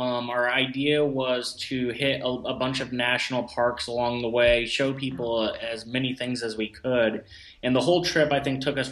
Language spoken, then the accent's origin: English; Kansas, United States; we stopped where I grew up in Kansas, which is in the middle of nowhere.